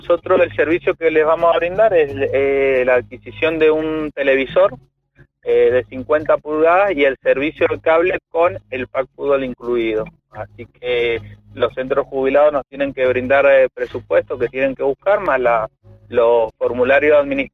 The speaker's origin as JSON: {"language": "Spanish", "country": "Argentina", "said": "como argentino"}